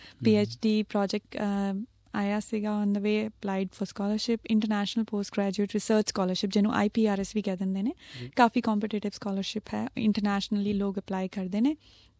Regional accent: Nawanshahr, Punjab, India; ਮੈਂ ਬਿਲੋਂਗ ਕਰਦੀ ਹਾਂ ਨਵਾਂ ਸ਼ਹਿਰ, ਛੋਟਾ ਜਿਹਾ ਪਿੰਡ ਹੈ ਹੱਥਪੁਰ ਉੜਕੀ. ਸ਼ਾਇਦ ਕਦੇ ਨਾਮ ਵੀ ਨਾ ਸੁਣਿਆ ਹੋਵੇ, ਲੇਕਿਨ ਅੱਜ I am like very proud to say that ਨੇਮ. ਅਤੇ ਫਾਦਰ ਸਾਹਿਬ ਆਰਮੀ 'ਚ ਸੀਗੇ, ਇਸ ਕਰਕੇ ਪੜ੍ਹਾਈ ਲਿਖਾਈ ਆਰਮੀ ਸਕੂਲਸ ਤੋਂ ਹੋਈ ਹੈ.

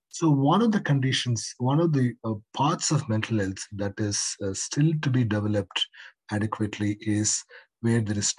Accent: Bengaluru, Karnataka, India; I came from Bengaluru.

